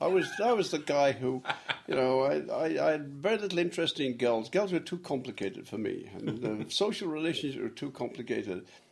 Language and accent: English; Sheffield, Yorkshire and the Humber, United Kingdom; born there; I was born in Sheffield, England.